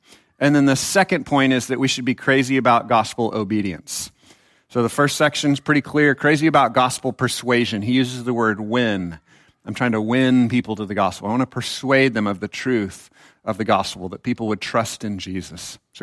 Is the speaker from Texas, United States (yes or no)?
yes; Texas, United States; For those of you that don't know, I actually am a Texan.